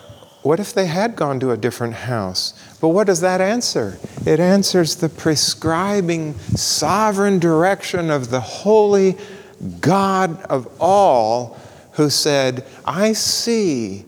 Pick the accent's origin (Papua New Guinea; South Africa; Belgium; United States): Papua New Guinea; So this happened while I was too young to remember it, but in the tribe where I grew up in Papua New Guinea